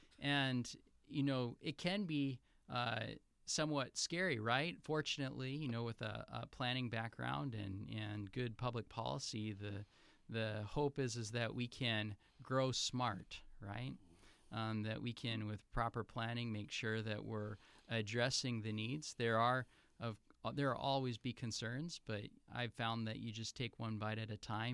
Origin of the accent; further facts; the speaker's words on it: Appleton, Wisconsin, United States; I am actually originally from the Appleton area